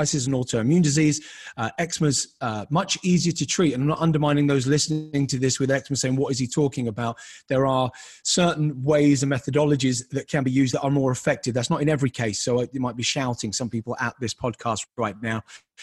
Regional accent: Peckham, London, United Kingdom; I grew up in Peckham, Southeast London.

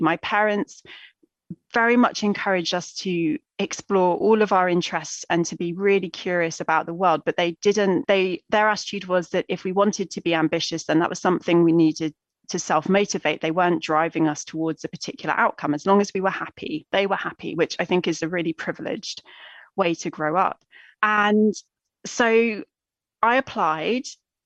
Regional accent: South East England, United Kingdom; I grew up in East Sussex, down on the South Coast

